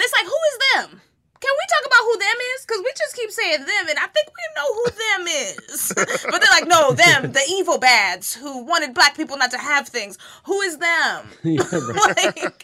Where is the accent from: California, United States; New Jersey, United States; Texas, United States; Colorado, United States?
Texas, United States; because I'm from, this is my home state, is Texas.